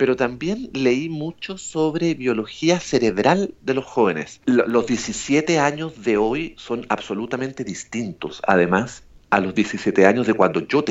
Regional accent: Chile; also born or lived in Mexico / Puerto Rico; soy chileno, pero viví en México muchos años, tengo muchísimos amigos ahí, después viví en Puerto Rico muchos años, tengo familia y amigos en Puerto Rico, tengo mi familia repartida por todo el mundo

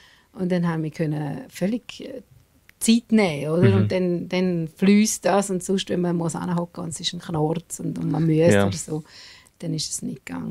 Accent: Graubünden, Switzerland; Und im Dezember gehen wir jetzt mal noch auf Graubünden, in meine alte Heimat.

